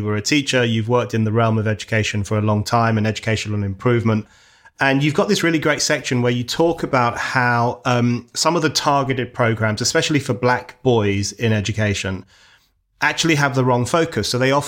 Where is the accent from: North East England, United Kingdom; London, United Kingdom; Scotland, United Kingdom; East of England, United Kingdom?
London, United Kingdom; Where I grew up in Northwest London, I grew up with kids, most of whose parents were from rural parts of Ireland, and they were very disciplinarian parents.